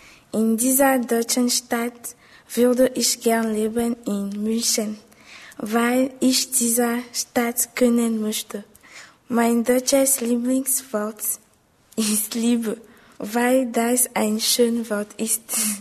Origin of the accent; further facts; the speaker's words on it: Togo; German is a second language; Ich komme aus Togo.